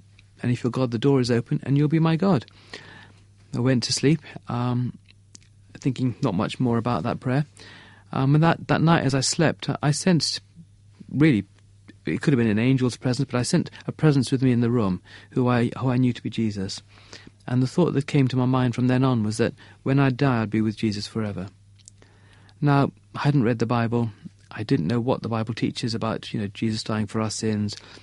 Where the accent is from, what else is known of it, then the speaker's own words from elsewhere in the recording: England, United Kingdom; So I grew up in England, went to school here.